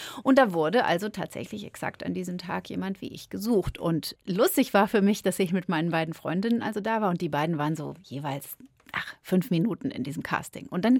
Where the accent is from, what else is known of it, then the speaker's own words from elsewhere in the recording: Fulda, Hesse, Germany; also born or lived in North Rhine-Westphalia; now in Munich, Germany; Ich bin in NRW eigentlich nur geboren, aufgewachsen bin ich tatsächlich in Hessen in Fulda.